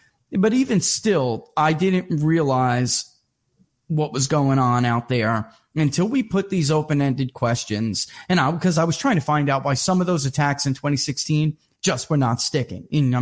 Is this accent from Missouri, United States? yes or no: no; Michigan, United States; And P.S. I'm from Michigan, so I know what he's talking about. They hollowed out my neighborhood, you know